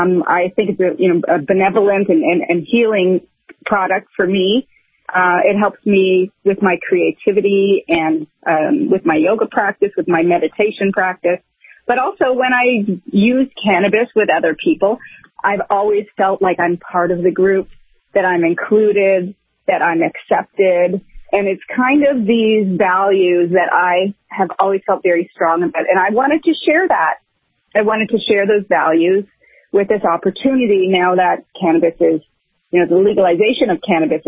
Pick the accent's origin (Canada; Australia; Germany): Canada; I felt personally that I'm from Canada